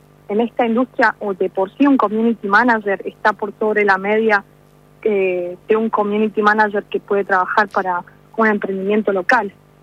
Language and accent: Spanish; Argentina; el expertise que tenemos como argentinos es muy alto